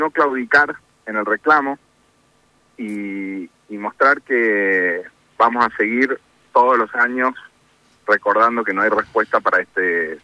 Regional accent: Argentina; Como argentino siempre tengo la esperanza de que todo mejore.

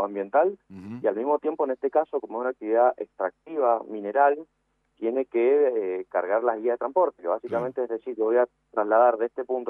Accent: Mendoza, Argentina; Somos mendocinos que hacemos actividad extractiva petrolera hace décadas

